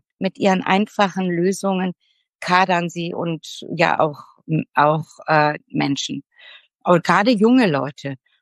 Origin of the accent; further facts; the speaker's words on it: Solingen, North Rhine-Westphalia, Germany; Und ich komme ja aus Solingen. Ich bin ja in Solingen groß geworden.